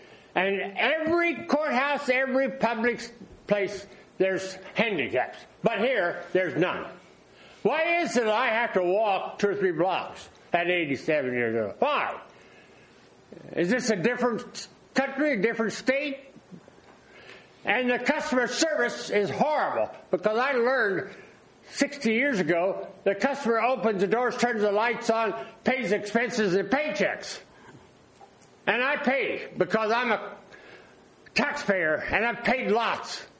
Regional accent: Indiana, United States; now in California, United States; I said, I don't know where that's at because I'm from Indiana. And I went to the Great Depression back there.

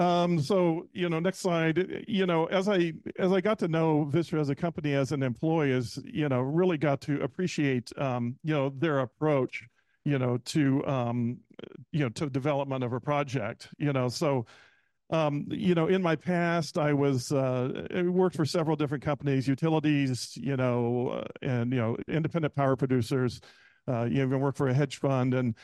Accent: Ventura, California, United States; I was born and raised in Ventura. You know, my grandparents lived in Taft, and, you know, grandpa worked for Standard Oil his whole career.

